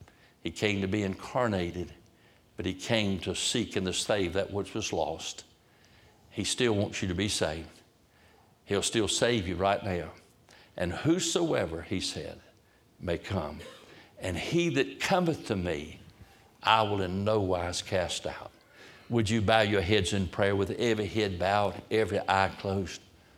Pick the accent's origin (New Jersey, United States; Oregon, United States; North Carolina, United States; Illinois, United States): North Carolina, United States; Roanoke Rapids; but I'm sure glad He came to me at my hometown of Roanoke Rapids.